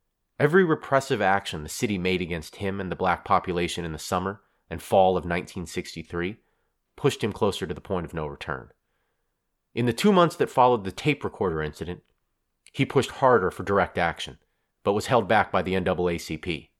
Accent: Dayton, Ohio, United States; Many in my hometown of Dayton, Ohio, at Wright-Patterson Air Force Base.

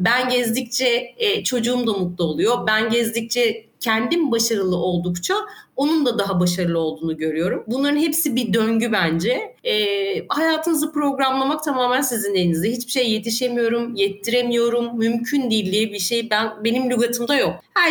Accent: Cappadocia, Turkey; Ya burası bizim memleketimiz. Her sene gidiyoruz. Çocukluğumuz burada geçti.

